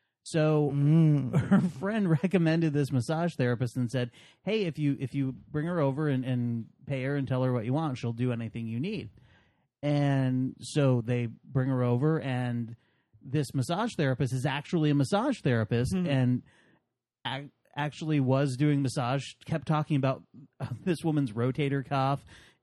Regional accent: United States; I'm American sorry.

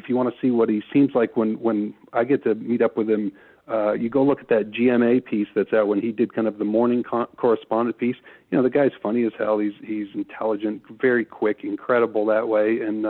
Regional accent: Vermont, United States; just like we were raised to be in Vermont, Nate, as you know.

